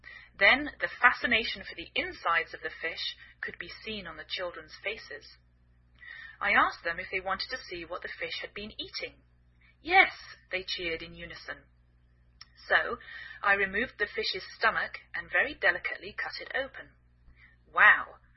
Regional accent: England, United Kingdom; now in United States

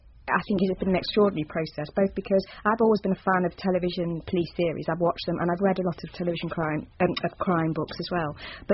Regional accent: Manchester, North West England, United Kingdom; And growing up in Manchester, I went to the Royal Exchange with them

